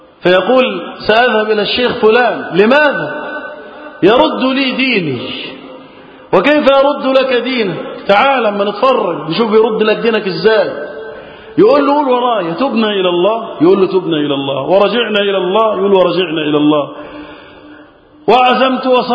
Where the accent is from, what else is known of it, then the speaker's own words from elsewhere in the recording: Egypt; اللهم احفظ بلدنا مصر وسائر بلاد